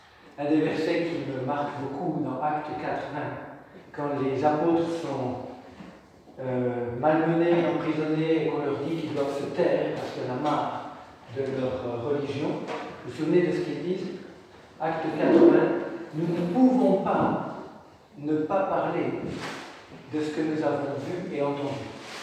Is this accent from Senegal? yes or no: no; Bourgogne-Franche-Comté, France; also born or lived in Paris / Canada; j'ai étudié au Canada, à l'école publique, et avant ça, à Paris, une école d'ingénieurs. Et avant ça, je viens du pays de Montbéliard. Ceux qui connaissent bien les accents l'ont reconnu.